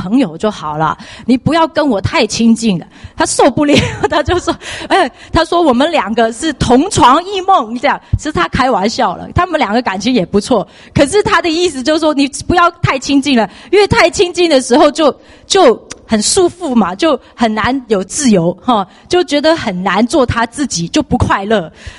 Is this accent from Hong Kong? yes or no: yes; Hong Kong; now in United States; 我记得以前小时候在香港，我不需要很努力的去建立什么关系